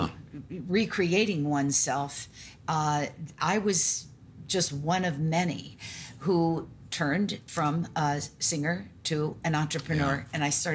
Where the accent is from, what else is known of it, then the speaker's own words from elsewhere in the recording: Omaha, Nebraska, United States; Well, I was brought up right here in Omaha, Nebraska, and my mom was a widow at age 34 with five kids.